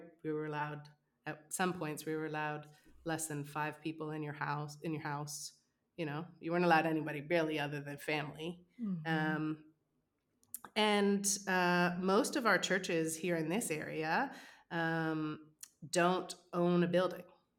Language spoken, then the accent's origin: English; Hamilton, Ontario, Canada; like I'm from Hamilton